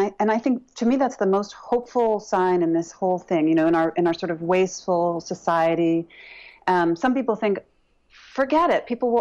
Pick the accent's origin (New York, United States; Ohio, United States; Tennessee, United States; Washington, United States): New York, United States; Brooklyn; When I grew up, I live in New York, and I grew up in Brooklyn, and when I was little, I used to go down to 7th Avenue with my mother.